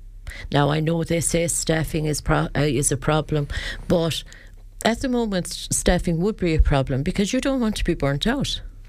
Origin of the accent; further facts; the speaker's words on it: County Clare, Ireland; So, like, we're obviously we're going to fight for Ennis. I'm from West Clare. Opening an A&E in Nina is no good to us back in West Clare.